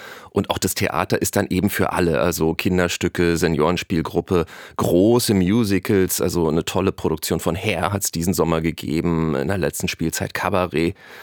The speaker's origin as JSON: {"language": "German", "region": "Berlin", "country": "Germany", "said": "Man kann als Berliner wirklich neidisch werden."}